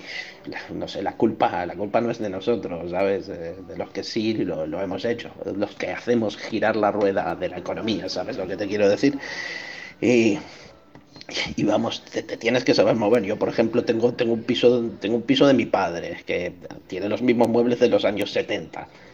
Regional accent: Benaguasil, Valencian Community, Spain; de Benaguasil

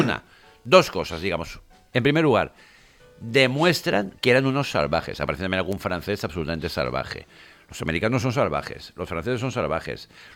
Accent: Spain; porque ya no somos los españoles siempre los malvados cuando estábamos por allí.

